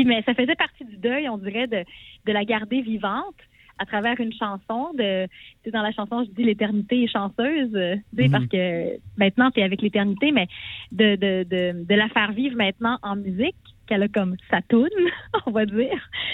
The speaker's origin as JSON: {"language": "French", "region": "Quebec", "country": "Canada", "said": "moi, je viens de la Gaspésie, puis ma grand-mère, elle s'appelait Dolores, elle venait de Maria"}